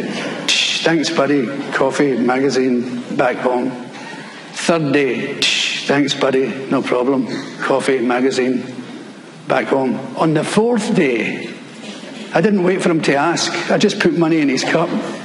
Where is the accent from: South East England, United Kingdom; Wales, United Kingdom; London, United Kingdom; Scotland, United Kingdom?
Scotland, United Kingdom; Glasgow; But being a Glaswegian, I'm used to it, you know.